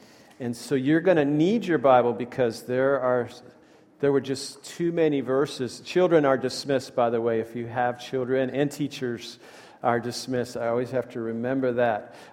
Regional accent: Halifax, Massachusetts, United States; my hometown of Halifax, Massachusetts. It is a booming metropolis of 3,000 people.

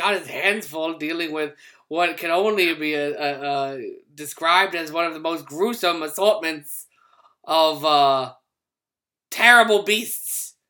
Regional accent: United Kingdom; Well, as you can tell, I am British.

